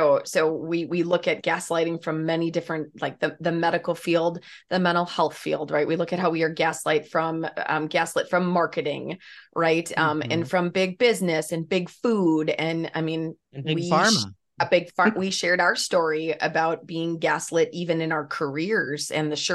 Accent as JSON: {"language": "English", "region": "Wisconsin", "country": "United States", "said": "Wisconsin. Yeah. No, we're from Wisconsin."}